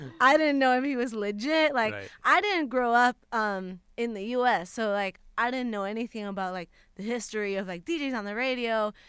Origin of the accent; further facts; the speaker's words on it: Puerto Rico; moved away as an adult; now in Los Angeles, United States; I'm from Puerto Rico. I had just moved